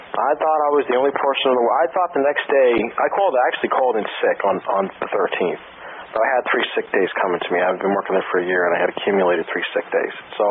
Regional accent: Boston, Massachusetts, United States; You know, growing up in Boston, I mean, you're steeped in the tradition of rebellion.

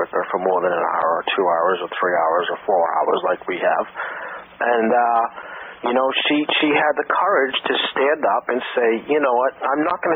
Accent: South Boston, Massachusetts, United States; Yeah, man. I'll tell you what, I'm from South Boston, okay?

